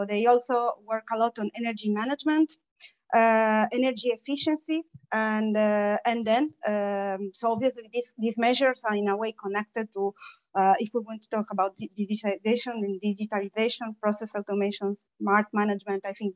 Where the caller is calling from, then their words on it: Germany; So I'm calling from, I'm on the Baltic Sea in the north of Germany. And I'm normally based in Berlin